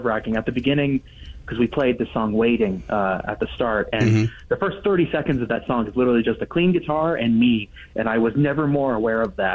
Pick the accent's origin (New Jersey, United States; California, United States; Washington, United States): California, United States; Los Angeles; But this is a special show, SoFi at L.A., my hometown.